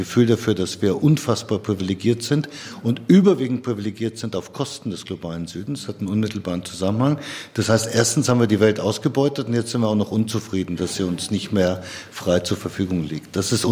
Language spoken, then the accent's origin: German; Kenya; Ich war neulich wieder in Kenia, wo ich aufgewachsen bin.